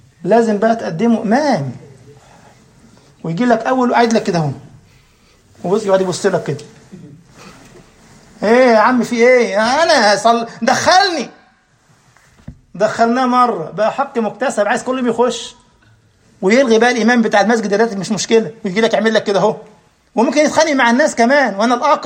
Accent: Egypt; كان زمان عندنا في مصر اخ راح جاب مصليه ب5 ريال

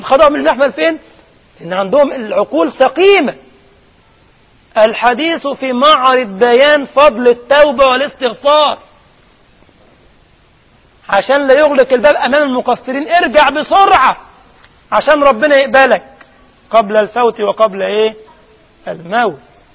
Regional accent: Egypt; بقت هيصة كما يقول عندنا في مصر، يقول لك هيصة

